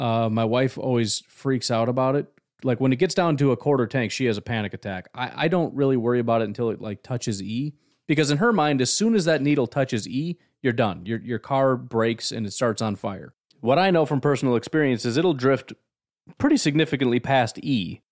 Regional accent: Illinois, United States; now in Wisconsin, United States; I grew up in Illinois, so I always thought that was a huge rivalry. And then I went to move to Wisconsin

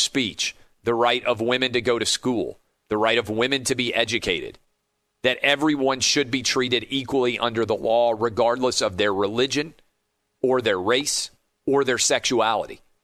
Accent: Akron, Ohio, United States; I grew up in Akron, Ohio. I know how important getting a job is.

